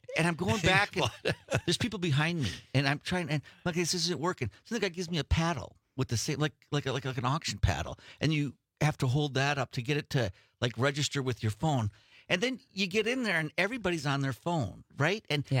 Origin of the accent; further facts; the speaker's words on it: Two Rivers, Wisconsin, United States; I have four brothers, and we grew up in Two Rivers, and we went to the house where we grew up, and we had two houses.